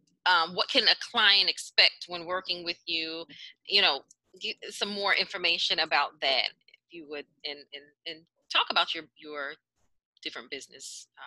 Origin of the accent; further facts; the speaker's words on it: Jamaica; We're from the Caribbean.